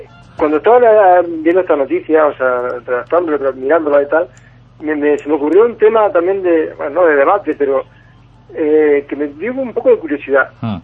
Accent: Almería, Andalusia, Spain; aunque esta nos pilla bastante cerca a los que somos de Almería, relativamente, o sea, nos pilla más cerca que Orense, ¿no?

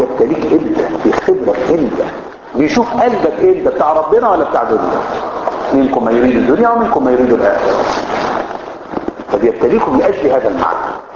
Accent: Egypt; احنا مصريين ومصري ده ليه عزة

